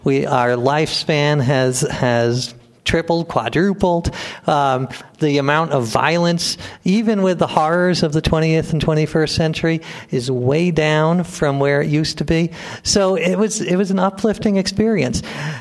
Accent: New York, United States; I come from New York, which is the 18th healthiest state, so I feel better already.

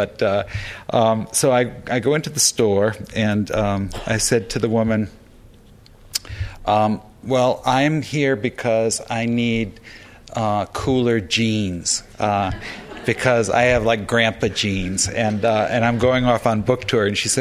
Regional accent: Norwich, Connecticut, United States; from my childhood in my hometown of Norwich, Connecticut.

